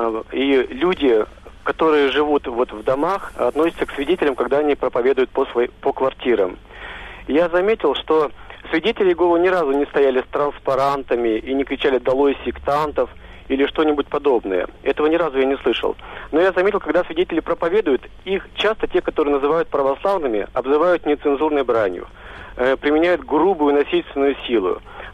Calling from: Moscow, Russia; и я звоню из Москвы.

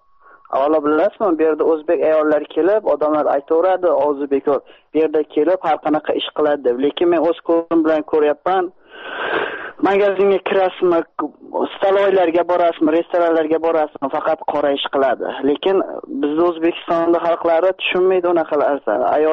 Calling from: Saint Petersburg, Russia; Sankt-Peterburgdan telefon qilyapman.

